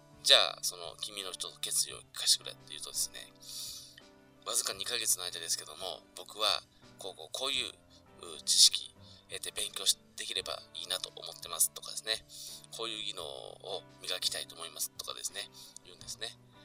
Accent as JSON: {"language": "Japanese", "region": "Kyoto", "country": "Japan", "tie": "born or raised there", "said": "まあね、僕の地元右京区歩くと"}